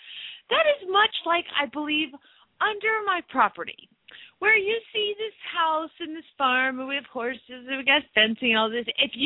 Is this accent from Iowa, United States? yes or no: no; Phoenix, Arizona, United States; from Phoenix, Arizona